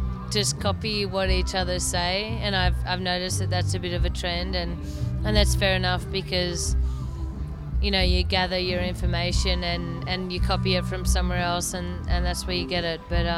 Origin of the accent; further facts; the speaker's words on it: Melbourne, Victoria, Australia; I'm from Melbourne in Australia.